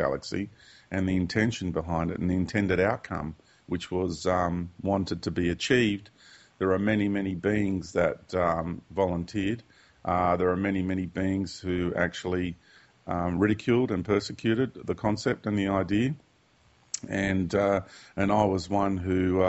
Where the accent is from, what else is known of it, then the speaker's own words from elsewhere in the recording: Sydney, New South Wales, Australia; I was born in Sydney and Australia, and just went to school and did all the usual things that kids do.